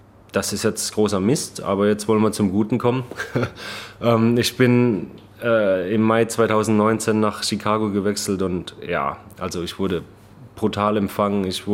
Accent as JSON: {"language": "German", "region": "Baden-Württemberg", "country": "Germany", "said": "Gerade ich habe ja selbst Probleme, Hochdeutsch zu sprechen. Ne? Ich komme aus Baden-Württemberg."}